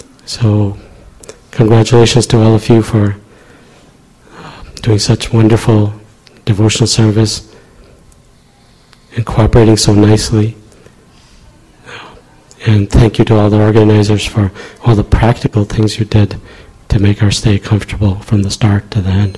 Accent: Portland, Oregon, United States; I'm from Portland, Oregon.

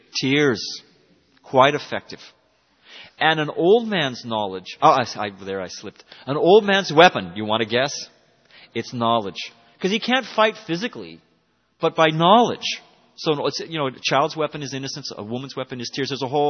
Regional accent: United States; I was raised in America.

